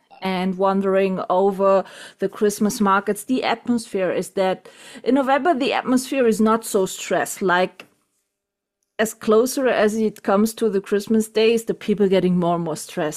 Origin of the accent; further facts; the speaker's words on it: Vichy, Auvergne-Rhône-Alpes, France; My hometown was the capital of France in the Second World War.